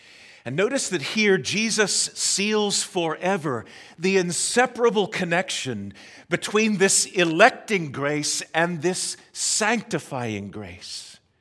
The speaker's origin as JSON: {"language": "English", "town": "Pittsburgh", "region": "Pennsylvania", "country": "United States", "tie": "born or raised there", "said": "Where I grew up in Pittsburgh, we played on, crossed over, and were around railroad tracks all the time."}